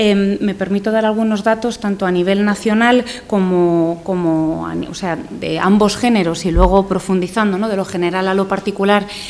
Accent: Castile and León, Spain; de lo que tenemos que estar muy orgullosos como castellano-leoneses

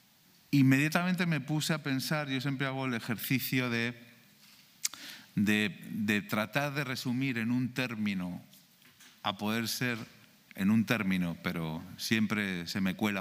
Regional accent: Santander, Cantabria, Spain; born there; now in Madrid, Spain; Nací en Santander, vivo en Madrid

